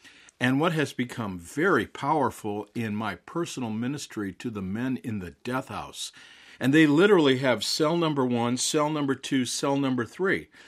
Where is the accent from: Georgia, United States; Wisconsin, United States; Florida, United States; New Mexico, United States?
Florida, United States; At the same time, my home state of Florida is the only state in the United States that seems to be ramping up to increase the number of new death sentences.